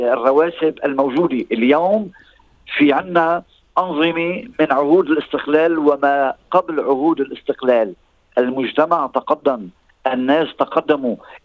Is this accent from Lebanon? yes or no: yes; Lebanon; عندنا بلبنان